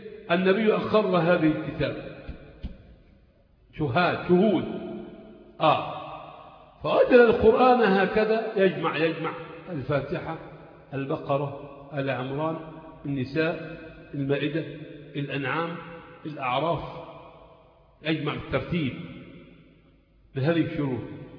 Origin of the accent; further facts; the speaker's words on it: Egypt; إحنا عندنا في مصر هنا الصعيد لهم إيه؟ لهجة